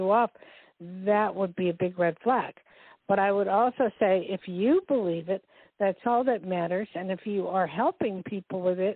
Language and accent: English; New Jersey, United States; born there; Like, I was born in Jersey.